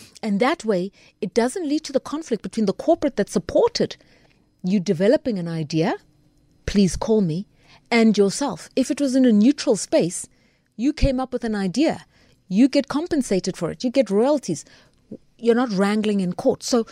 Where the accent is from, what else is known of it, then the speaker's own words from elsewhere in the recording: Mabopane, Gauteng, South Africa; I come from Mabopane, which is the most advanced in South Africa, even more than most towns.